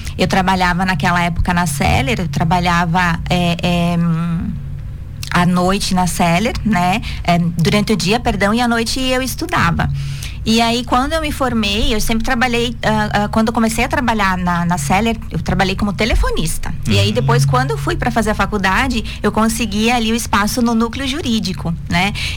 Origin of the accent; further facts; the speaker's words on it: Xaxim, Santa Catarina, Brazil; eu nasci aqui em Xaxim, né? Então, me criei no interior até meus 21 anos. Aí depois a gente veio, que a gente chama pra cidade, né?